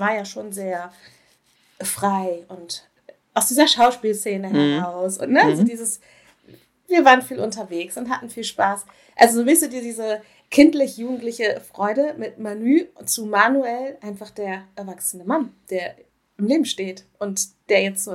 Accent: Lower Saxony, Germany; Also, ich komme her aus einem kleinen Dorf in Niedersachsen.

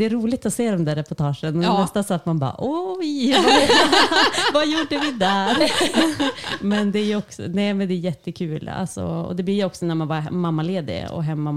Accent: Örnsköldsvik, Västernorrland County, Sweden; Född och uppvuxen i här i Örnsköldsvik. Bor på Varve med min man och tre barn.

